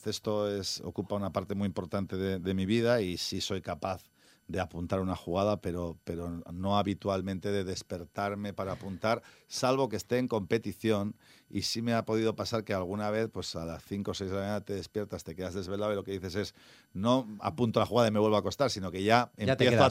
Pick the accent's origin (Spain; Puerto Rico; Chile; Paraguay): Spain; Bilbao, Basque Country; He sido profeta en mi tierra, he tenido suerte